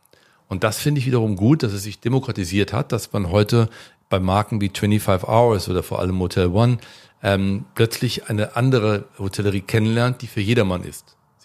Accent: Cologne, North Rhine-Westphalia, Germany; ich komme aus Köln

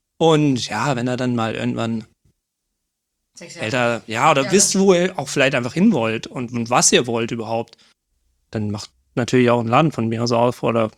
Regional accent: Donaueschingen, Baden-Württemberg, Germany; born there; also born or lived in Offenburg; Ja, also ich bin gebürtig aus Donaueschingen, habe eben ganz lange in Offenburg gelebt. Hab meinen Zivildienst dann auf dem Feldberg gemacht und ja, dann bin ich nach Konstanz gefahren.

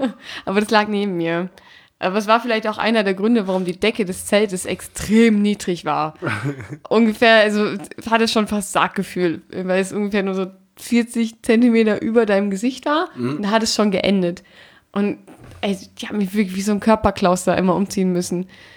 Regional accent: Lübeck, Schleswig-Holstein, Germany; Ich komme aus Lübeck.

